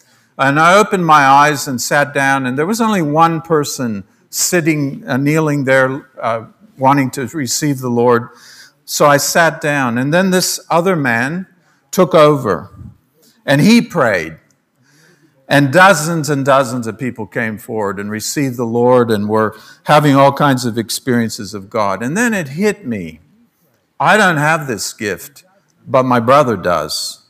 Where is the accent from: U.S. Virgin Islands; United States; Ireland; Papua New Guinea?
Papua New Guinea; I grew up in Papua New Guinea